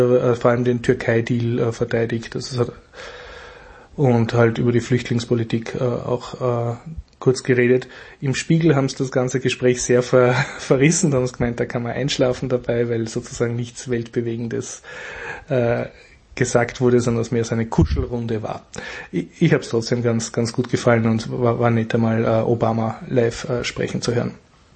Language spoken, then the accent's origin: German; Austria; Mir hat natürlich sehr gut gefallen als Österreicher der Stand von Wir sind Kirche.